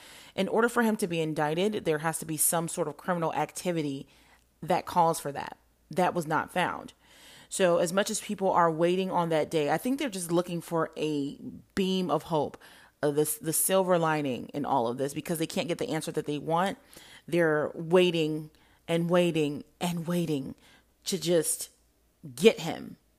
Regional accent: United States; As an American, as a taxpayer, as someone who paid for this investigation, I truly do not feel as though this investigation was warranted.

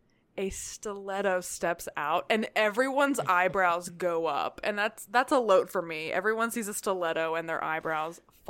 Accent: the South, United States; I'm a Southerner. I think it's funny when people drag us occasionally.

